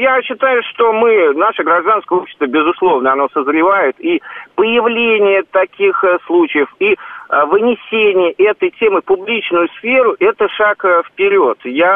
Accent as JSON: {"language": "Russian", "town": "Saratov", "region": "Saratov Oblast", "country": "Russia", "tie": "born or raised there", "said": "я сам родом из Саратова"}